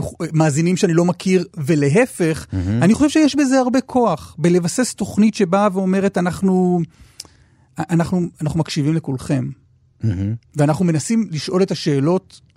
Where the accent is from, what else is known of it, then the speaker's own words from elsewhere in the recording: Tel Aviv, Tel Aviv District, Israel; אני בא מתל אביב, אני חילוני